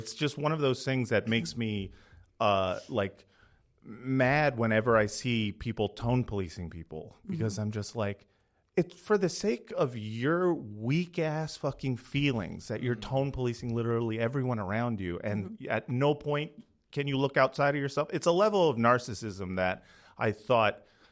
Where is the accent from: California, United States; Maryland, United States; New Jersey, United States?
California, United States; Los Angeles; I grew up in West LA. I have an older brother and I have a twin sister.